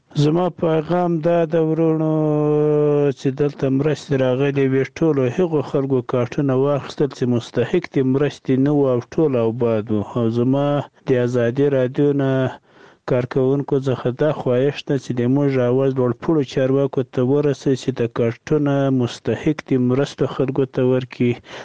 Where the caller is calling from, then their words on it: Sarobi, Paktika, Afghanistan; زه د پکتیکا دی ولایت سروبي دی ورسوالي خاني کله ز خبرې کوم.